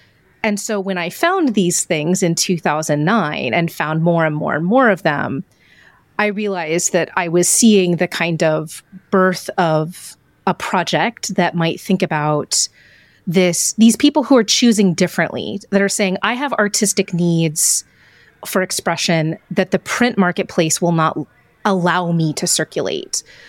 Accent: Texas, United States; And also, because I'm from Texas, Steve Jackson games.

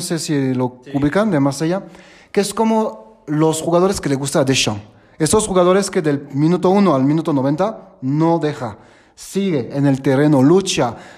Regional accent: France; Spanish is a second language; now in Monterrey, Mexico; Llevo unos 18 años aquí en el Tec de Monterrey. Soy de Francia

